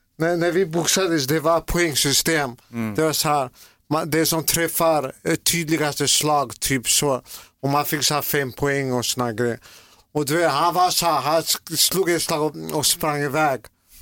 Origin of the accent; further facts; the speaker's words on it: Sollentuna, Stockholm County, Sweden; När vi var små, Vi uppväxte i Sollentuna.